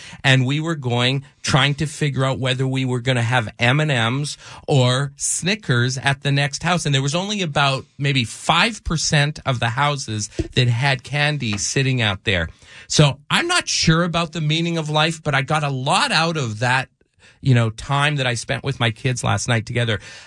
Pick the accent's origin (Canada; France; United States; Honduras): Canada; I'm Canadian, and we're doing much better in Canada.